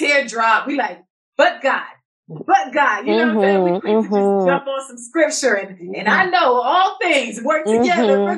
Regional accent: Brooklyn, New York, United States; So I'm from Brooklyn. So I get it.

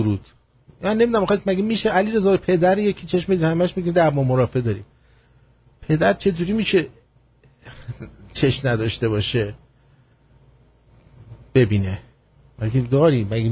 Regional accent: Iran; moved away; حتی از ایران اومدم بیرون یه دلار تو جیبم نذاشت.

